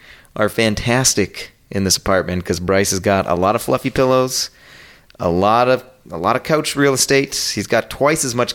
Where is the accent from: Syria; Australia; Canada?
Canada; As a Canadian